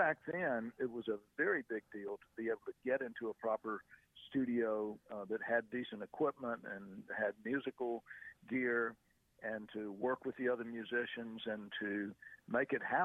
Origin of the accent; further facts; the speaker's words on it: the South, United States; Growing up in the South